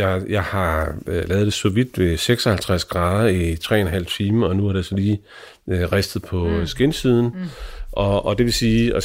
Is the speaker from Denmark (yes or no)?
no; England, United Kingdom; Danish is a second language; jeg er nødt til at sige, som englænder